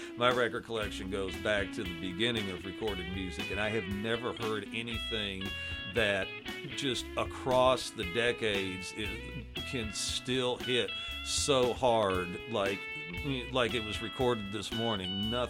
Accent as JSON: {"language": "English", "town": "Houston", "region": "Texas", "country": "United States", "tie": "born or raised there", "said": "I grew up in Houston, and basically all I'm really playing is Texas blues and early rock and roll."}